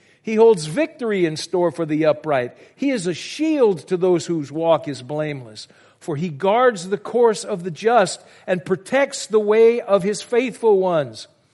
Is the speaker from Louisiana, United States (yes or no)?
yes; Louisiana, United States; I grew up in Louisiana.